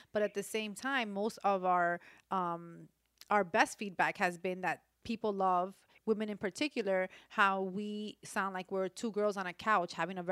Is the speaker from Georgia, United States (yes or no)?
no; New York, United States; So I'm from New York, and the only times I've been to Las Vegas is not talking.